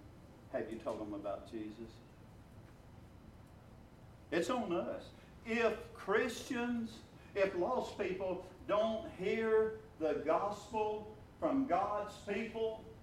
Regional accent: Arkansas, United States; Now remember, we're from Arkansas.

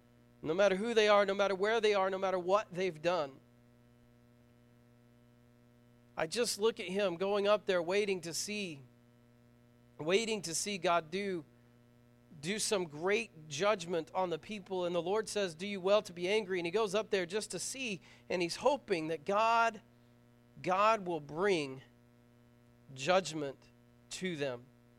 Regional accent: Vian, Oklahoma, United States; You know, I come from Vianne, and we have the same thing. We have the mountain, we have town, and we have the bottoms.

